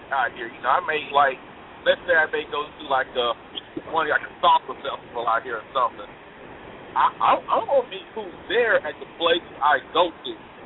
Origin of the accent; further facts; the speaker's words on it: Alabama, United States; now in Phoenix, United States; Now, I'm from Alabama, obviously.